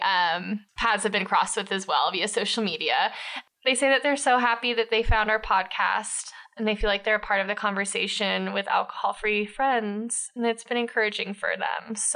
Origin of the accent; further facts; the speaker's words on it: Eugene, Oregon, United States; And I'm recording and I'm like, hey … from Eugene, Oregon.